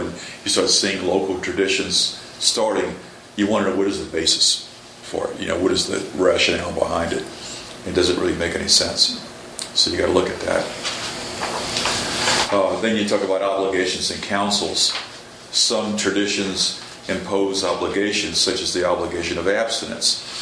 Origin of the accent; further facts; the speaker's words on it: New Orleans, Louisiana, United States; growing up in New Orleans, you get tons of seafood.